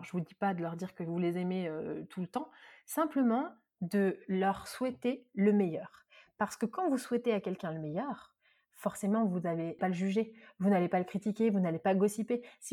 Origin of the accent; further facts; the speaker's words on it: Marseille, Provence-Alpes-Côte d'Azur, France; je suis une vraie Marseillaise et j'exagère tout